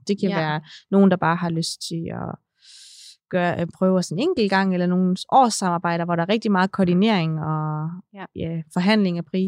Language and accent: Danish; North Denmark Region, Denmark; Og vi er nordjyder, og